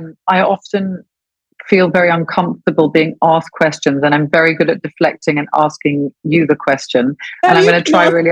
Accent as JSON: {"language": "English", "country": "Cyprus", "tie": "born or raised there", "said": "growing up in Cyprus, it's not something you hear often"}